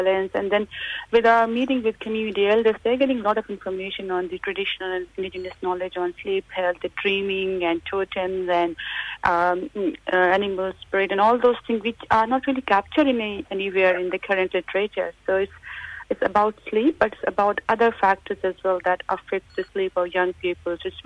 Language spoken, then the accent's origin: English; India; now in Mount Isa, Australia; I'm originally from India, but I've been in Mount Isa for over 9 years.